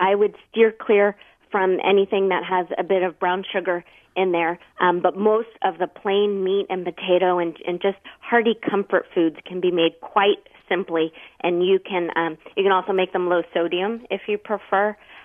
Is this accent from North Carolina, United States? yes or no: no; California, United States; I'm from California, Larry, and we're so full of ourselves, we think we lead everybody to everything.